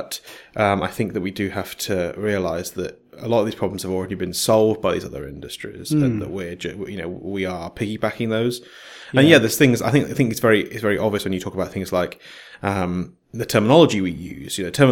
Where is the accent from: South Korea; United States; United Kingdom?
United Kingdom; Maybe it's because we're British, I don't know.